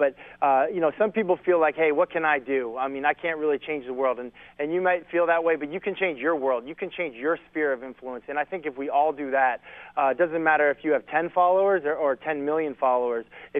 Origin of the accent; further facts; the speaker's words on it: Boulder, Colorado, United States; born there; he was actually my dad's college roommate at CU when I was born out in Boulder.